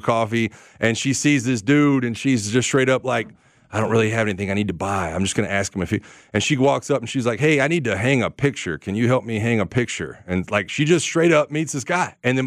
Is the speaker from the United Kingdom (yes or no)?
no; Pensacola, Florida, United States; I don't know, man. I'm from Pensacola. I guess I wouldn't know anything about rap.